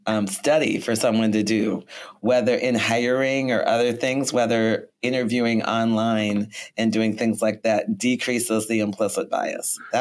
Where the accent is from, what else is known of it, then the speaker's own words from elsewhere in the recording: St. Paul, Minnesota, United States; also born or lived in Maplewood; Well, really, I grew up in St. Paul and Maplewood. I went to North St. Paul High School.